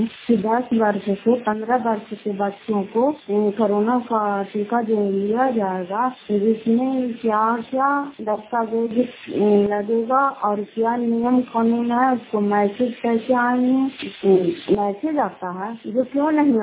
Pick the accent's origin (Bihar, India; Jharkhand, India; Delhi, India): Bihar, India; Fatehpur; घर फतेहपुर पंचायत मकौसा जिला नालंदा कतरा ब्लॉक की निवासी हूँ।